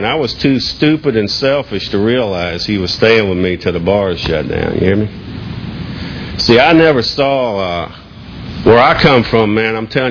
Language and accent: English; Georgia, United States; I grew up in Georgia. Most people think I'm from Massachusetts listening to me talk, but I'm not. From Georgia, southwest Georgia.